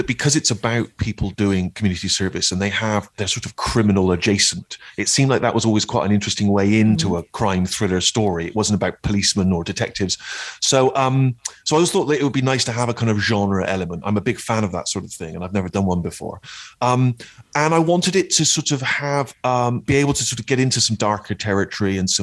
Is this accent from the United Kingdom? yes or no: yes; Bristol, South West England, United Kingdom; we actually filmed in my hometown, and I went for dinner in Bristol's fanciest restaurant